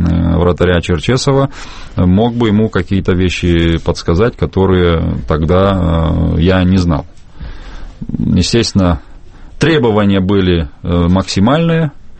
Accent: Russia; Я россиянин, и оттуда смотрел на Россию, и там жил, и знаю, что это такое

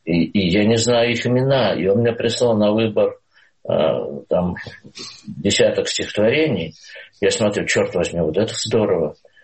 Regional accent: Belarus; Вот мы белорусы, вот наша граница. Это такой дом.

